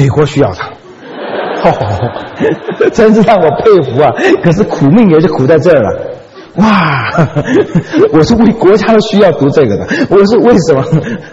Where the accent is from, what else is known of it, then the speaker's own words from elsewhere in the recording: Taiwan; 因为毕竟我在台湾长大，我不是在国内长大的